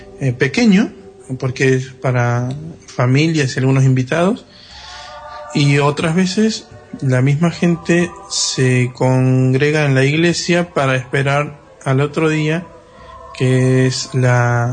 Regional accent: Salta, Argentina; born there; La provincia que nací fue en Salta, es al norte de Argentina, casi al límite con Bolivia.

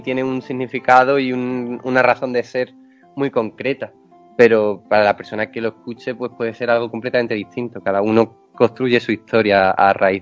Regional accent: Extremadura, Spain; now in Madrid, Spain; No, yo soy de Extremadura.

